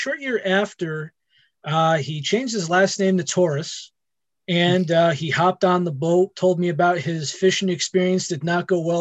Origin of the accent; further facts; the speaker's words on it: Danbury, Connecticut, United States; moved to where my hometown is in Danbury, Connecticut.